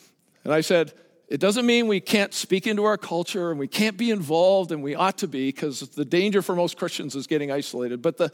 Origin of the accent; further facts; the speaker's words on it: Canada; I'm Canadian, so they won't let me do anything around here anyway.